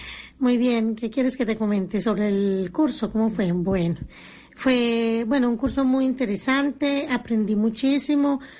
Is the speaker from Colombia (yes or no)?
yes; Colombia; now in Spain; Dejando a mi familia en Colombia, toda mi familia. Bueno, me tocó salir de Colombia por amenazas de muerte.